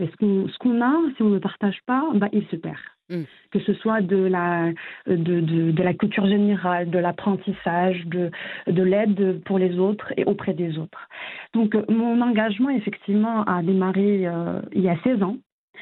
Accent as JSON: {"language": "French", "town": "Casablanca", "region": "Casablanca-Settat", "country": "Morocco", "tie": "born or raised there", "moved": "as an adult", "lives_now": "Paris, France", "said": "Alors moi, je suis arrivée en 2009 en France. J'ai étudié à Casablanca, j'ai grandi à Casablanca. J'ai passé mes études jusqu'au bac au Maroc."}